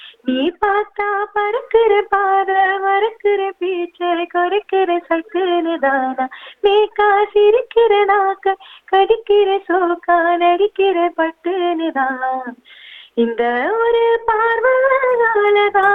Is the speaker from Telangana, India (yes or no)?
yes; Hyderabad, Telangana, India; நான் வந்து ஹைதராபாத்ல தான் பிறந்து வளர்ந்தேன். ஸோ அதனால வந்து எனக்கு தமிழ் தெலுங்கும் தெரியும்.